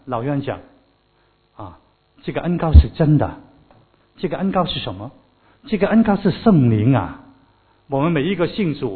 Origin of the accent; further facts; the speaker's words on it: China; 我们中国人有一句话